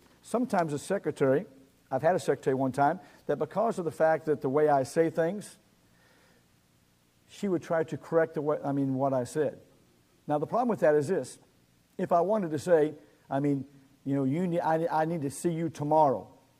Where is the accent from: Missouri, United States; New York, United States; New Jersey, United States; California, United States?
Missouri, United States; Secaucus; I grew up in Secaucus, Missouri.